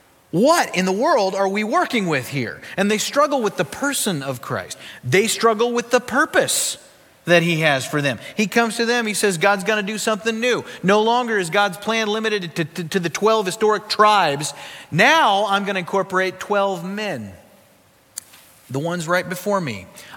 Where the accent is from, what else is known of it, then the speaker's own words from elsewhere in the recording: South Dakota, United States; You know, I grew up in South Dakota. We had Mount Rushmore.